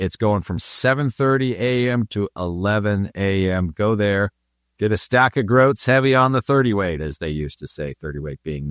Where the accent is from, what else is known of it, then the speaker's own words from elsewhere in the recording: Ireland; They find out I'm Irish.